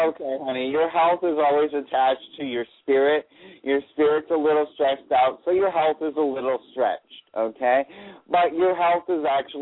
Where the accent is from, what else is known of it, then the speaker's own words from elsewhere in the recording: Pompano Beach, Florida, United States; now in Georgia, United States; Yeah, well, I'm in Georgia now, but I'm a native Floridian.